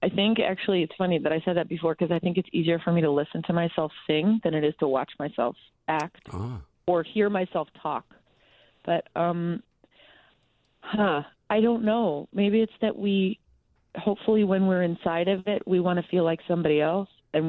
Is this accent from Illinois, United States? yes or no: yes; Evanston, Illinois, United States; Well, I grew up in Evanston.